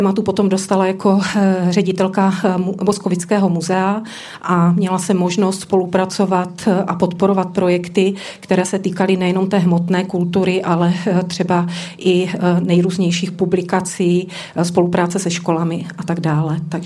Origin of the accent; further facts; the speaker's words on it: Ostrava, Moravian-Silesian Region, Czechia; also born or lived in Nový Jičín; Já sama jsem se narodila v Novém Jičíně, ráda se vracím do Fulneku a dětství jsem prožila v Ostravě.